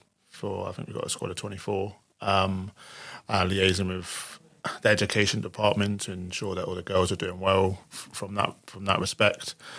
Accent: South West England, United Kingdom; So I grew up in North Devon, a long way away from where we are at the moment.

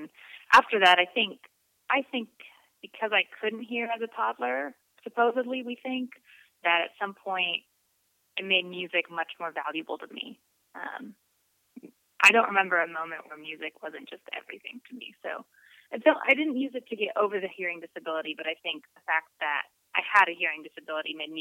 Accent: Austin, Texas, United States; I think part of it is that I grew up in Austin, and I grew up doing music.

